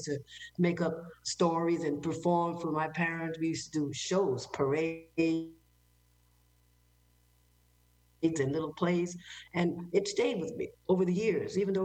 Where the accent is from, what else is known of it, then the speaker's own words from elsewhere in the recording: Westchester, New York, United States; born there; Well, actually, I was born in New York and actually in Westchester